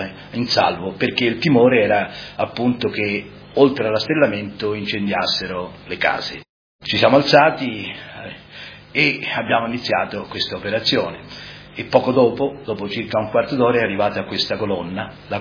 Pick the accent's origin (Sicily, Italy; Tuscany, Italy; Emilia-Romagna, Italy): Tuscany, Italy; Sant'Anna; sono nata a Sant'Anna, avevo 7 anni, non ancora compiuti, per 12 agosto 44. … abitavo in un borgo di Sant'Anna, Sennari.